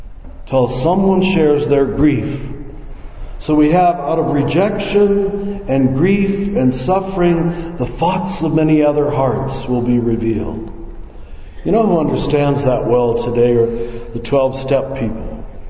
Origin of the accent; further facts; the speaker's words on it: Kansas, United States; When I was a little boy growing up in Kansas, we all had to dress up in our best clothes to come to Mass on Sunday.